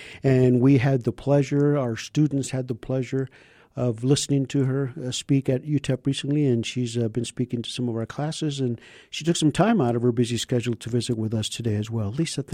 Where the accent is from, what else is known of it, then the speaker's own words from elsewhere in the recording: New Mexico, United States; I'm from New Mexico officially, but I guess I've been in Texas long enough that I can consider myself a Texan.